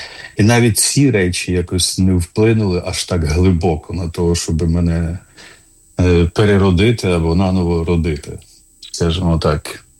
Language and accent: Ukrainian; Ivano-Frankivsk, Ivano-Frankivsk Oblast, Ukraine; я народився в Івано-Франківську. Це таке село Крихівці, недалеко від Івано-Франківська, вже війшло у межі Франківська.